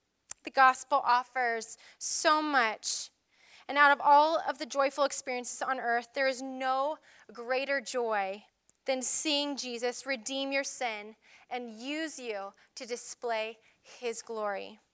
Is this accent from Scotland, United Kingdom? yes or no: yes; Scotland, United Kingdom; And that's saying something because I'm Scottish.